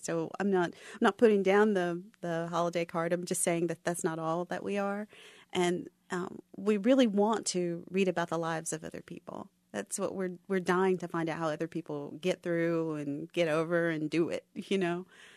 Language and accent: English; the South, United States; I did love the South, but it's hard not to love it. It's my home.